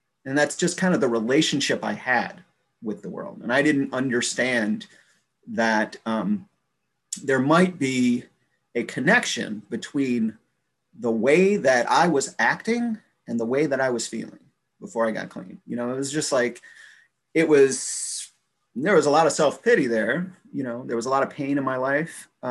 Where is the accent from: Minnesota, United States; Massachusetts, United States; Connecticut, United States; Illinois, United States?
Illinois, United States; Chicago; moved away; also born or lived in South Dakota, United States; My best attempt to stay clean, I moved like 1,000 miles away. I'm from Chicago. I moved to South Dakota.